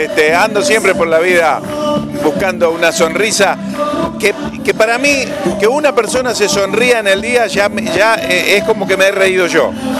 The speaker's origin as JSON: {"language": "Spanish", "town": "Arroyito", "region": "Córdoba", "country": "Argentina", "tie": "born or raised there", "said": "tengo que ir a Córdoba, mi provincia natal. Yo soy natural, nacido en Arroyito, Córdoba."}